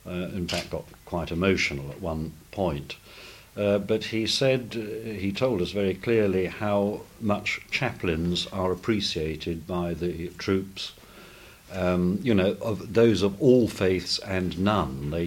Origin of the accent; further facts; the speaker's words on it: Southwark, London, United Kingdom; particularly as I'm from Southwark